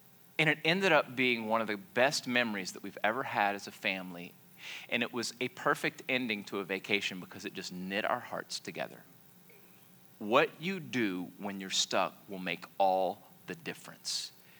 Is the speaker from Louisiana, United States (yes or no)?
yes; Louisiana, United States; But let me tell you, I'm from South Louisiana, and I got killer ice driving skills.